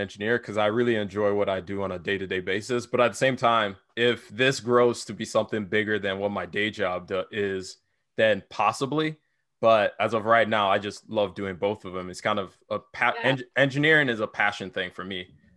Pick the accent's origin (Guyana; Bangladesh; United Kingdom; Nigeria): Nigeria; now in United States; I am Nigerian born. I was raised in Nigeria and I moved here in 2006 or something like that. So moved to the United States.